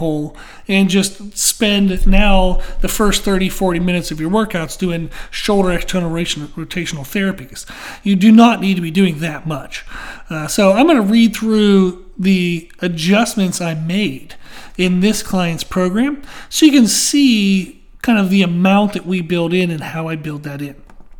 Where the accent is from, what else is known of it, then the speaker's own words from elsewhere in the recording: Pennsylvania, United States; I grew up near Pittsburgh, so I'm familiar with the Steelers.